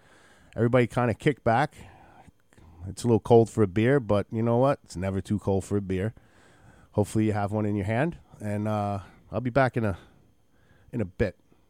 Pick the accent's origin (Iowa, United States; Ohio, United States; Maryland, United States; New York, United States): New York, United States; due to my driving experiences when I grew up in Queens, I kind of know how to navigate those roads